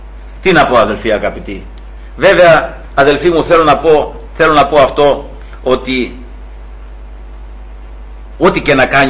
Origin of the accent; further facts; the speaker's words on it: Peloponnese, Greece; που είναι ένα κάστρο εκεί στο χωριό μου, στη Μάνη.